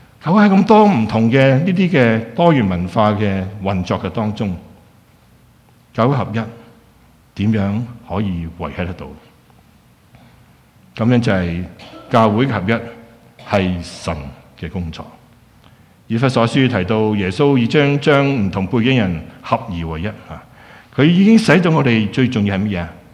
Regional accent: Qingyuan, Guangdong, China; 我本身是清远人，就是不知道什么话了

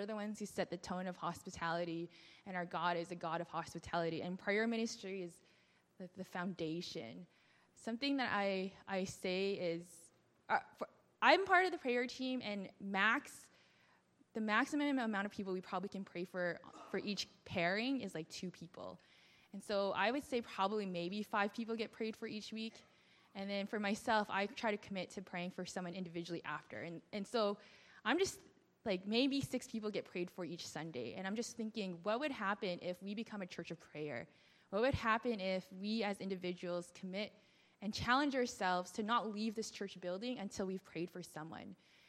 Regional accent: Saskatchewan, Canada; now in Vancouver, Canada; I'm originally from Saskatchewan, so moving to Vancouver to BC is pretty amazing. I went from like minus 40 degree weather with wind chill to like plus 4 degrees in the middle of December.

